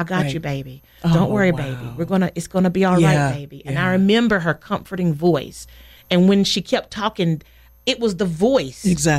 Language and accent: English; St. Pauls, North Carolina, United States; I grew up in St. Paul's, mm-hmm. North Carolina, very small town.